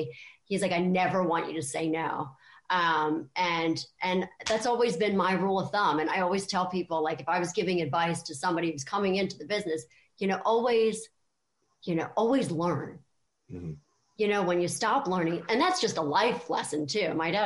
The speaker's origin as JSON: {"language": "English", "region": "Maryland", "country": "United States", "said": "Originally from the Maryland, D.C. area."}